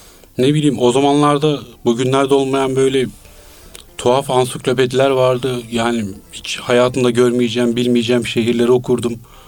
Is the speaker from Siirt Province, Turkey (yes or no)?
no; Zonguldak, Turkey; Ben köyde doğmuşum. Köyle ilişkimiz de uzun süre kesilmedi aslında da, ama babam madenci olduğu için Zonguldak'a taşındık. Bir saatlik falan bir yoldu. Orada da güzel ormanların içinde böyle şimdiki biraz daha site diyebileceğimiz ama daha böyle yeşilliğin içinde evlerde büyüdüm.